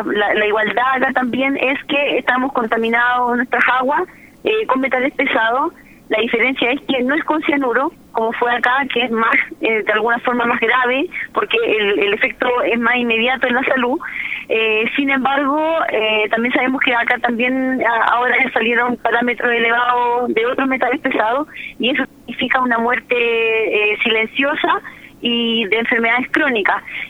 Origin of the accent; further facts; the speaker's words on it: Atacama, Chile; aquí estamos súper contentos nosotros como chilenos. Hemos venido 15, cruzamos la cordillera desde el Valle del Huasco